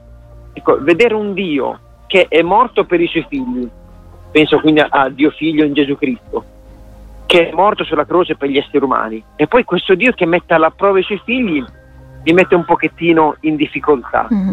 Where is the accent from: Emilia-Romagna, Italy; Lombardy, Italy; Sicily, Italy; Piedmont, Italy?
Emilia-Romagna, Italy; Riccione; Io sono di Riccione, un paese di 30-35 mila persone, ed ero l'unico avventista di Riccione insieme a mia mamma.